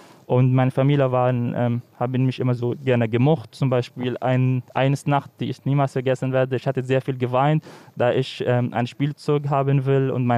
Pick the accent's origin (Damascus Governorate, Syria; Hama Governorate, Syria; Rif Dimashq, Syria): Rif Dimashq, Syria; Daraya; German is a second language; Ich komme aus Daria. Daria ist in der Nähe von Damaskus.